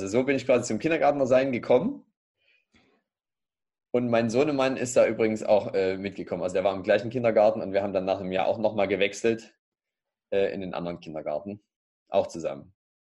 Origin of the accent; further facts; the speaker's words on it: Leipzig, Saxony, Germany; Ich komme aus Leipzig, meine Frau auch.